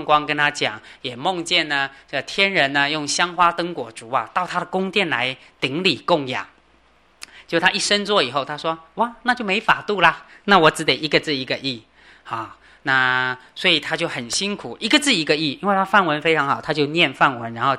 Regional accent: China; 所以我们中国人是很有福报的，中国人是有大乘根性的人呐。

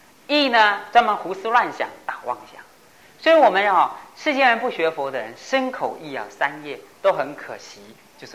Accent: China; 第二个，我们中国人会觉得说，老年的时候身体很健康，这辈子身体健康，这个也是福报。

